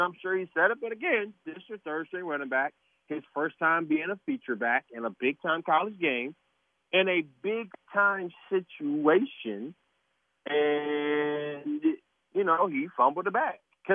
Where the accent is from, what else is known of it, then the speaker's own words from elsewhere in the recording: Atlanta, Georgia, United States; you know, I really don't even like calling them Atlanta, you know, because they really just disrespect my hometown, my beloved city.